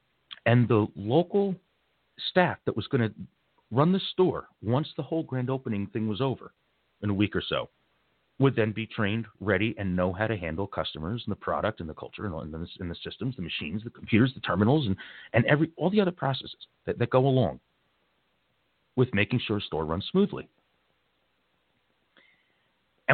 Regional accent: Wayne, New Jersey, United States; I was an assistant store manager in Wayne, which is another town where I grew up in Jersey.

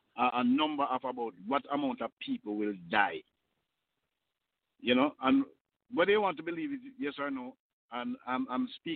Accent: Jamaica; The next thing that they target us with as a Jamaican, a doctor told me, because of my geographical location, I automatically have cancer.

